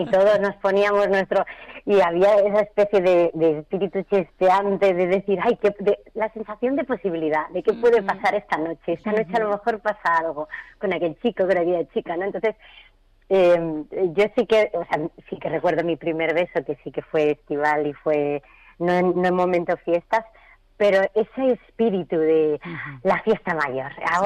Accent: Vilaseca, Catalonia, Spain; Pues yo soy de Vilaseca, que es un pueblo de Tarragona, de la provincia de Tarragona, justito al lado del Port Aventura

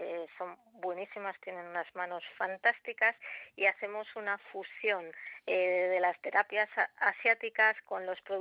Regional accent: Brihuega, Castilla-La Mancha, Spain; Yo soy de aquí, de Brihuega, entonces yo quería hacer mi proyecto aquí

